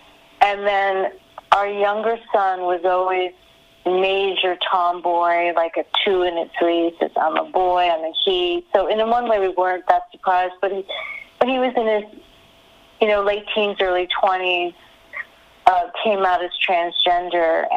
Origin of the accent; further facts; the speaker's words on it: New York, United States; I'm from New York originally